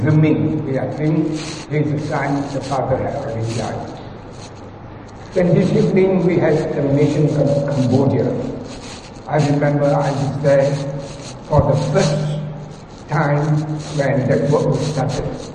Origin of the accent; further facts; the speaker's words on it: Myanmar; I'm from Myanmar. My first association with the assembly there was in Yangon and then went to Mandalay.